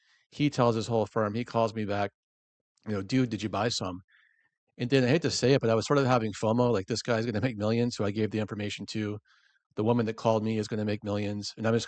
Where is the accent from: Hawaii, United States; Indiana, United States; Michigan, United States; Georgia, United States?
Georgia, United States; I grew up in Georgia, middle class family, first of my family to leave the South to attend college at UPenn-Wharton.